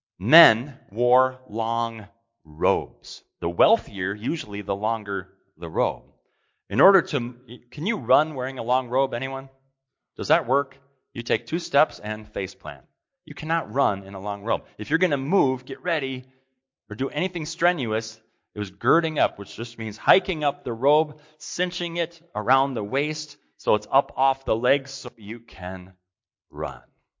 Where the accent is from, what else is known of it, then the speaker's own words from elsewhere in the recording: Brooklyn Center, Minnesota, United States; I grew up in Brooklyn Center, right outside of Minneapolis.